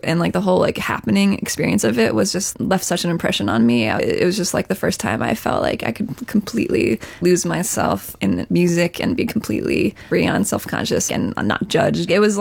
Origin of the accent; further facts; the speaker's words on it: New Jersey, United States; Thing is that when I was like 14 or 15, I grew up in Jersey